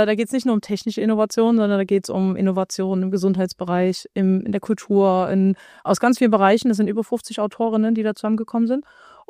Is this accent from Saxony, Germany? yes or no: yes; Saxony, Germany; born or raised there